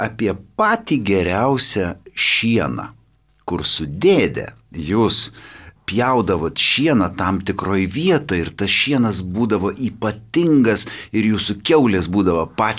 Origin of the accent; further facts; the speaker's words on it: Tauragė, Tauragė County, Lithuania; pats gimiau ir augau Tauragėjai, nu gal kiek didesnis miestas, bet vis tiek provincija gūdi vakaruose